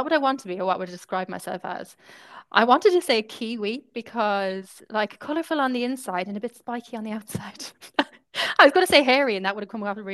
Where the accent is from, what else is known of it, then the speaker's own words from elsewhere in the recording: Ireland; accent: Irish; And I hope in my Irish accent I'm saying that correctly.